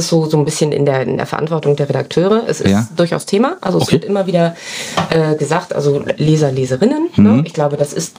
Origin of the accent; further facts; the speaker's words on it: Berlin, Germany; born there; Ich bin nicht hier geboren auf der Insel. Ich bin auf einer anderen Insel geboren, nämlich in Berlin.